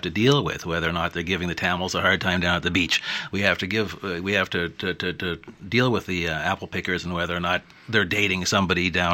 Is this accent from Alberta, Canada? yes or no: no; Nova Scotia, Canada; I grew up in Nova Scotia. I can break down into tears when I hear the bagpipes, because I grew up with bagpipes around me. I'm part Indian, I'm part German, I'm part English and African.